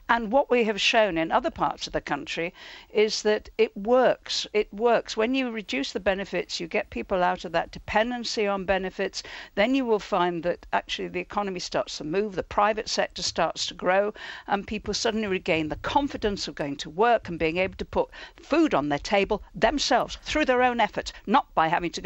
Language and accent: English; Liverpool, North West England, United Kingdom; Remember, I come from Liverpool.